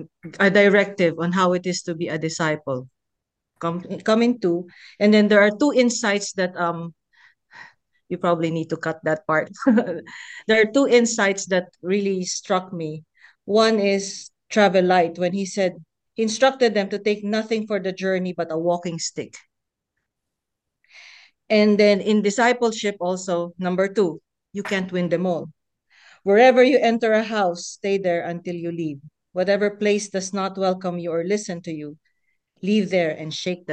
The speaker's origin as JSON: {"language": "English", "country": "Philippines", "lives_now": "Wellington, New Zealand", "said": "I'm a Filipino Kiwi based in Wellington."}